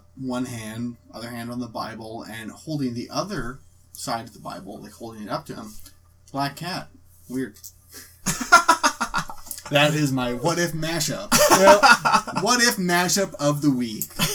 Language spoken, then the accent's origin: English; Canada; He's got my vote as a Canadian citizen.